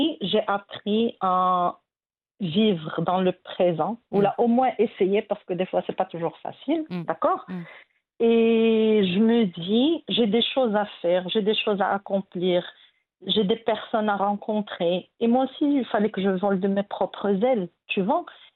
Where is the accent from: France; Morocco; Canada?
Morocco; born there; je vais répandre mon impact au Maroc, mon pays natal, mon pays adoré.